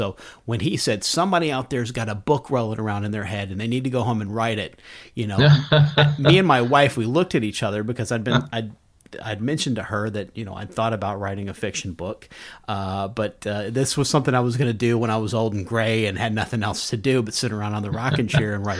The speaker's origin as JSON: {"language": "English", "region": "Kentucky", "country": "United States", "tie": "born or raised there", "said": "I grew up in Kentucky. Both of my grandparents had farms."}